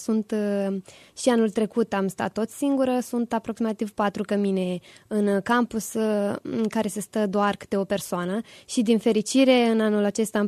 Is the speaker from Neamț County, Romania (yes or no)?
yes; Târgu Neamț, Neamț County, Romania; Sunt din Târgul Neamț, un sat, Țolici, de acolo.